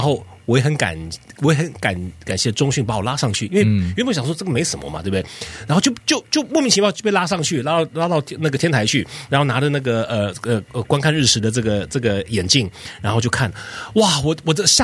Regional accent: Los Angeles, California, United States; 我在洛杉矶长大的，

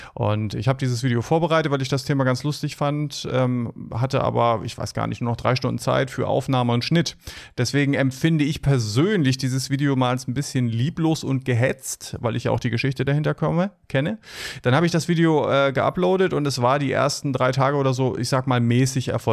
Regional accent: Northern Germany, Germany; Ich bin ja selber Norddeutscher und wir sagen ja üblicherweise Moin.

